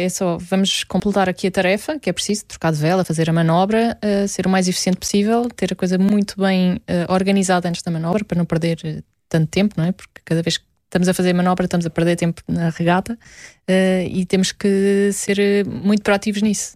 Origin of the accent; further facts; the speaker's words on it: Portugal; Sou portuguesa